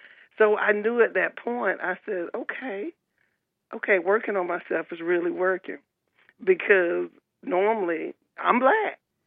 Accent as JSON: {"language": "English", "region": "Alabama", "country": "United States", "said": "I'm originally from Alabama. And they would teach us, stand up for yourself."}